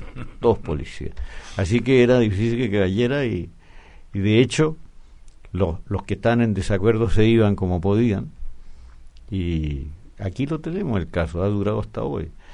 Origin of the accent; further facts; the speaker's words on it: Cuba; moved away; Yo salí de Cuba a fines de marzo, comienzos de abril del año 71. Ya. Así que hace un buen rato.